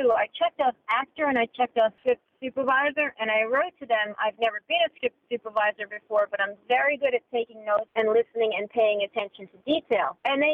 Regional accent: New York, United States; now in New Jersey, United States; I grew up in Brooklyn.

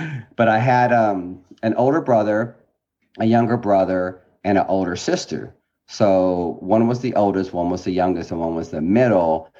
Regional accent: Houston, Texas, United States; So, well, I grew up in Houston, Texas, in a suburb of Aldine, and I had the biggest yard in the neighborhood.

